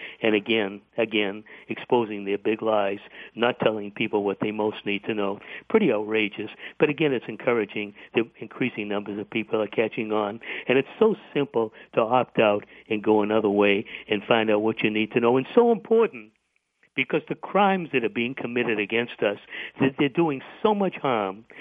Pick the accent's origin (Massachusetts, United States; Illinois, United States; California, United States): Massachusetts, United States; Boston; I grew up in Boston